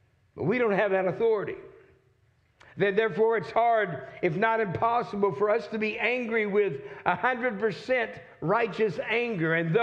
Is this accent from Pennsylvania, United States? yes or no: no; Texas, United States; I'm not going to try to impress you with pronouncing them because I'm from Texas. I don't speak that well